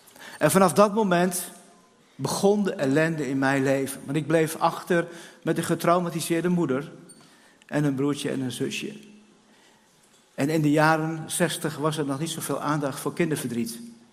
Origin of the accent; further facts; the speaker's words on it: Enschede, Overijssel, Netherlands; now in Hattem, Netherlands; Maar ik kom uit Hattem, maar van origine kom ik uit Enschede.